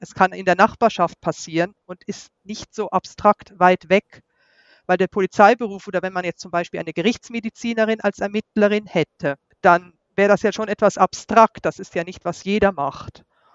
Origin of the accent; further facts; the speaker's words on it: Sprockhövel, North Rhine-Westphalia, Germany; also born or lived in Wuppertal / Celle; now in Switzerland; ich bin ja in Wuppertal geboren, in Sprockhövel aufgewachsen. Und dann ging ja dann hinterher schon die Reiserei